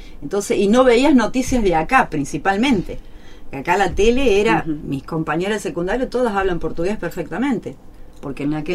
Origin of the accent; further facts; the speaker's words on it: Paso de los Libres, Corrientes, Argentina; Yo me fui de Paso Los Libres